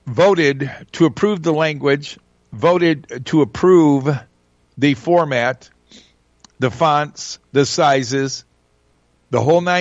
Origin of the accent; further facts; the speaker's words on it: Michigan, United States; We're from Antrim County.